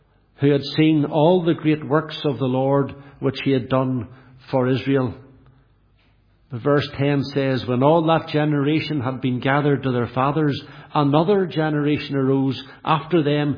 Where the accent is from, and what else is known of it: Lisburn, Northern Ireland, United Kingdom; born or raised there